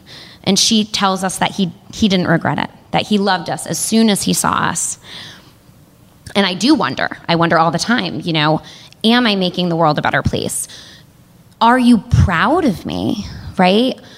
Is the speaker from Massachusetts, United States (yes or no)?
yes; Lee, Massachusetts, United States; And I was talking to her in the driveway of the home that we grew up in Lee, Massachusetts